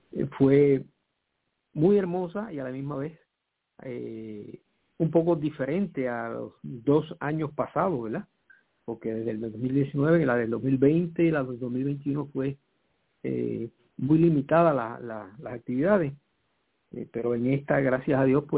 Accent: Quebradillas, Puerto Rico; a los de Quebradillas, que es de donde yo soy, como usted sabe

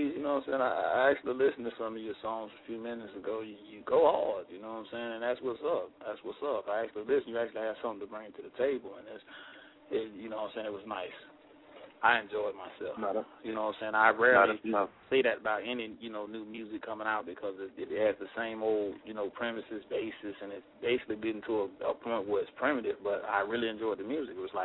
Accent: Fort Myers, Florida, United States; now in Jacksonville, United States; Oh, I'm from Jacksonville. I'm actually from Fort Myers, Florida, but I'm in Jacksonville, Florida

